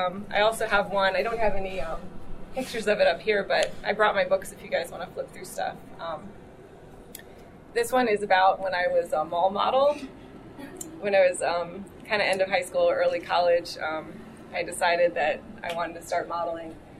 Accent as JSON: {"language": "English", "town": "Baltimore", "region": "Maryland", "country": "United States", "said": "I'm from Baltimore, so I heard that there was a Baltimore league"}